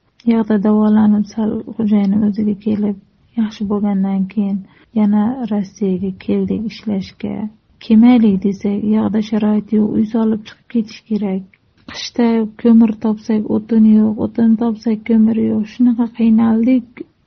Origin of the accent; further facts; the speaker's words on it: Osh, Osh Region, Kyrgyzstan; moved away as an adult; now in Uzbekistan; Men asli Qirg'izistondanman. O'shda katta bo'lganmiz. O'zbekistonga kelin bo'lib tushganman men.